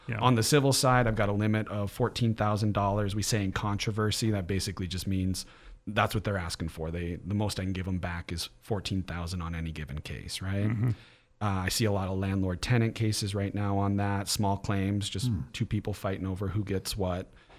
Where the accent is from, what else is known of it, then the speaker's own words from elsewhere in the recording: Bigfork, Montana, United States; I tell people that I grew up in Big Fork. I tell people that my mom grew up in Big Fork.